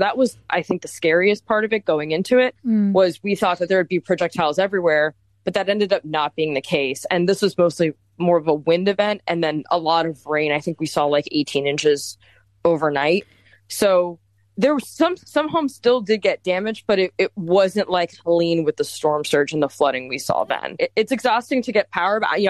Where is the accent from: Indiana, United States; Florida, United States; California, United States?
Florida, United States; Miami; You know, I'm almost a third generation Floridian myself. I grew up in Miami. We've had back to back hurricanes growing up.